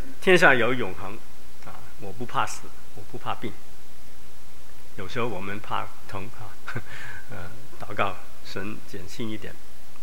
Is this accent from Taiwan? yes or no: no; China; 我们中国人非常有趣的这个教育的层次